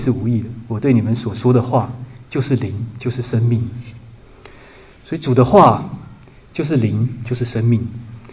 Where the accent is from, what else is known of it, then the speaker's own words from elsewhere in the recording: China; 对我们中国人说就是米饭